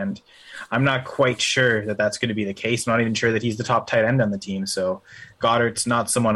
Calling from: Sudbury, Ontario, Canada; calling from Canada. The city is Sudbury, where I live, and yeah, happy to be on, happy to talk.

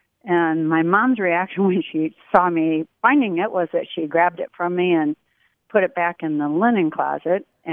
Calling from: Alden, Michigan, United States; I am calling from Alden, Michigan. It's a beautiful lake country where I live.

